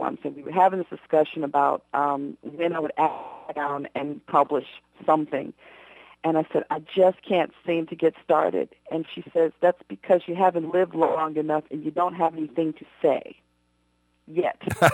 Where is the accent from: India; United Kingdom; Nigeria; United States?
United States; Chicago, Illinois; now in -; So I try not to let too much time pass before I get home to my hometown, the Windy City.